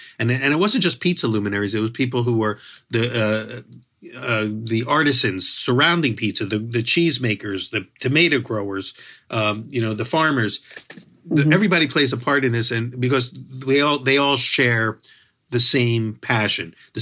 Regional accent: Philadelphia, Pennsylvania, United States; I grew up in Philadelphia, which is a good food city, very good food city.

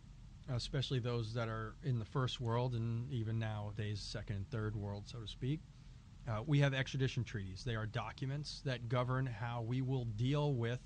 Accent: New York, United States; given that as a New Yorker, I'm part of the North, given that we beat the South

